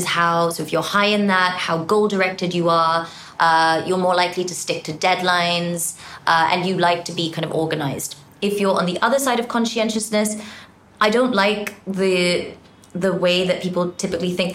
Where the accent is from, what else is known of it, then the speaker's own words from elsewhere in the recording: England, United Kingdom; I grew up in England. You're very kind of reserved